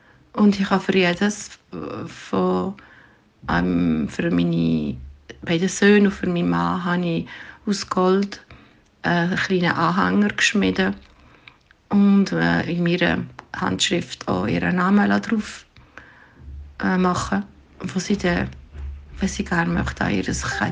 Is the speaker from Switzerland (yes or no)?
yes; Ticino, Switzerland; Ich bin 56, ich komme aus dem Tessin und ich bin Heilpädagogin.